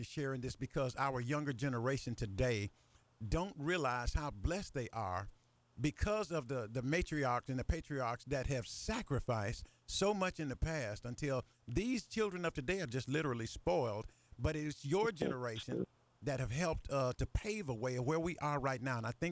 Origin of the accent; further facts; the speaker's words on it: Memphis, Tennessee, United States; born there; And I'm not a country boy. I was born in Memphis, Tennessee, and my parents are from the country.